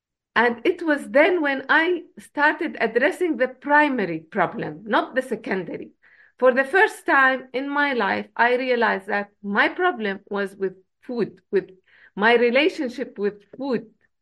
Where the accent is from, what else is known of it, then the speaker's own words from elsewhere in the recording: Jordan; English is a second language; I am from Jordan, which is an Arab country